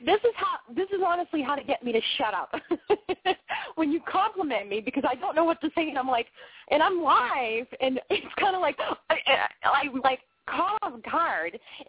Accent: Boston, Massachusetts, United States; accent: Bostonian; I have this weird accent. I'm from Boston, and I have a Bostonian accent.

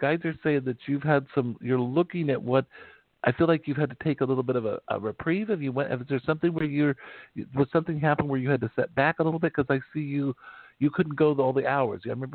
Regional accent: Wyoming, United States; also born or lived in Texas; I lived in Texas, but I had never dealt with the whole southern wildlife. I'm from Wyoming.

